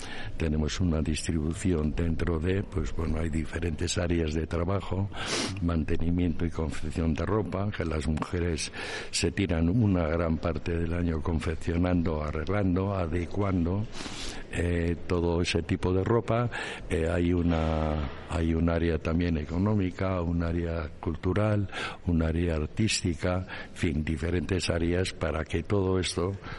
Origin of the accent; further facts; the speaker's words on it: Balmaseda, Basque Country, Spain; todo esto a través de cómo somos la gente de Balmaseda, que somos bastante unidos para este tipo de cosas